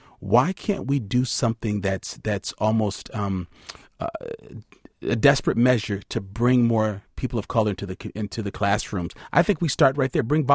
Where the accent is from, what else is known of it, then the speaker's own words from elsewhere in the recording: Madison, Wisconsin, United States; it would have helped me growing up in Madison, having had only one African-American male teacher in my life